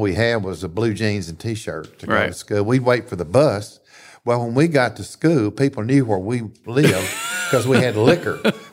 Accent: Spring Hill, Louisiana, United States; born there; I was born in Spring Hill, Louisiana in 1950. And my family goes back here.

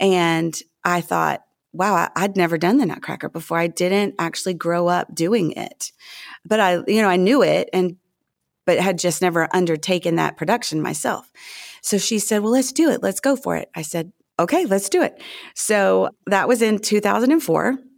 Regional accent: Alabama, United States; now in Decatur, United States; I'm actually from South Alabama.

